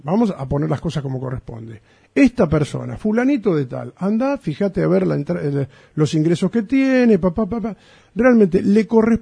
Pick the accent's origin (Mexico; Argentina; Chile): Argentina; Somos los argentinos también, somos un poco la sociedad, nosotros mismos, ¿no?